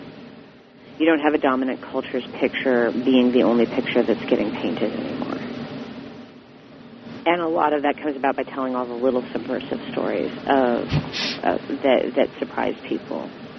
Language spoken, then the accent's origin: English; California, United States; I grew up in Central California, in one of those communities where everybody listened